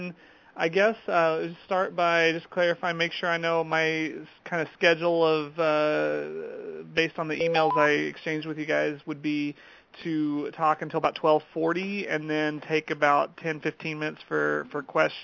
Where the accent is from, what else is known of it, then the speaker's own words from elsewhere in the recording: Abilene, Texas, United States; now in Duluth, United States; I'm originally from West Texas, a little town called Abilene, and I graduated my undergraduate and my first master's degree down there.